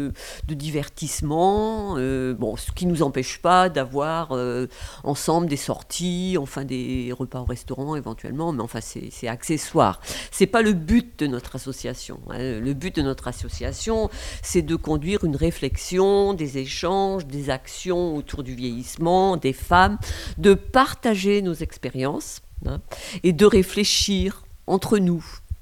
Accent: Brest, Brittany, France; Nous sommes de Brest, la plupart d'entre nous.

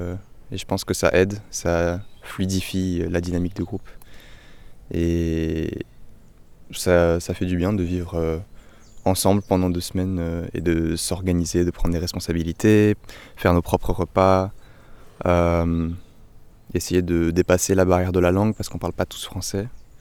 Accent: Brussels, Belgium; De Belgique, Bruxelles.

